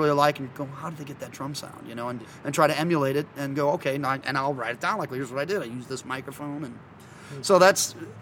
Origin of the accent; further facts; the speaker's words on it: Afton, United States; I'm actually back where I grew up. I grew up in Afton.